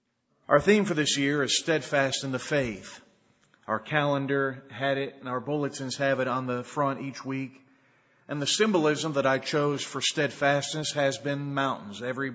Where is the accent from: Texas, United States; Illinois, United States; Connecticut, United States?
Texas, United States; Weatherford; I went back to my hometown church in Weatherford a couple of weeks ago